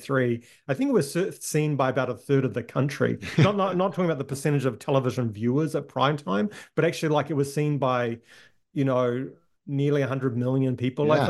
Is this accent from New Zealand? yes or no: yes; New Zealand; I grew up in New Zealand.